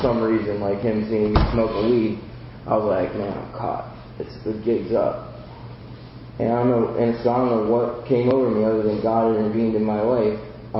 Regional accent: Akron, Ohio, United States; also born or lived in Warren, Ohio / Pittsburgh, Pennsylvania; I'm originally from Ohio, Akron, Ohio, and I got clean in Warren, Niles area, which is outside of Youngstown, and I moved to Pittsburgh

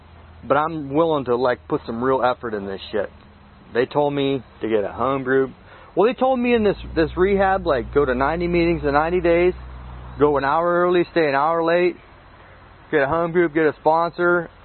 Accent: West Coast, United States; I'm from the West Coast, and it's all methamphetamines out there, and it's all laid back

